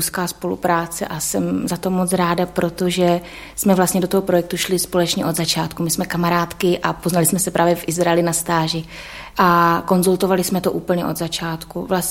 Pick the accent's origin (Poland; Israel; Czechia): Czechia; Olomouc, Olomouc Region; chtěli jsme se nějakým způsobem usadit, máme rodinu, jsme založili a tak ta Olomouc mi přišla taková absolutně přívětivá k tomu.